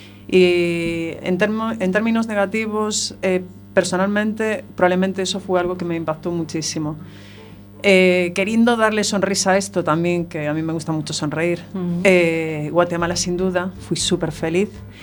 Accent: Carballo, Galicia, Spain; now in A Coruña, Spain; De Carballo. Bueno, realmente de un pueblecito de Carballo. Mi padre es de las afueras de Carballo, de Entrecruces. Uh-huh. Mi madre es de Carballo, entonces me he criado en ambos sitios. Ahora vivo en Coruña, uh-huh. Estoy empadronada aquí, pero nacida en Carballo.

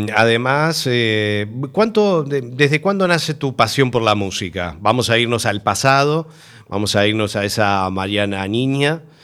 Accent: Uruguay; now in Spain; yo soy uruguayo, en realidad soy uruguayo, pero

